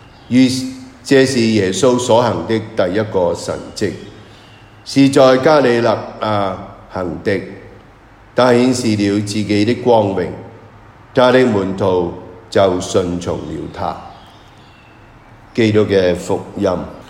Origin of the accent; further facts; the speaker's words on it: Hong Kong; 咁今日咧，我谂为我哋香港人嘅，系面对好多嘅而家我哋好紧张嘅呢个印度法啊